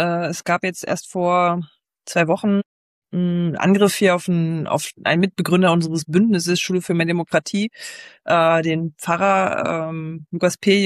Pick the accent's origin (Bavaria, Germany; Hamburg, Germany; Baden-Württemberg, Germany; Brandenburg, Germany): Brandenburg, Germany; ich komme zwar ursprünglich auch aus der Region hier im Südbrandenburg